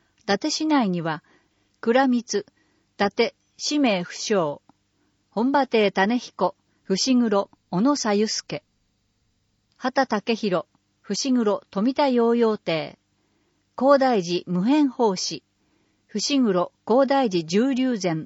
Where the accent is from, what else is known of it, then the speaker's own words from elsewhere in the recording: Seattle, Washington, United States; Japanese is a second language; now in Japan; 台風は来日してから初めて経験したことで、ふるさとのシアトル市ではありえないです。